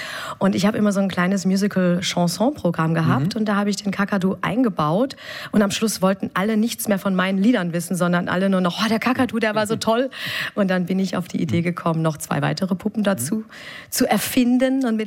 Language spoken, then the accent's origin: German; Gelsenkirchen, North Rhine-Westphalia, Germany; Ich komme aus Gelsenkirchen.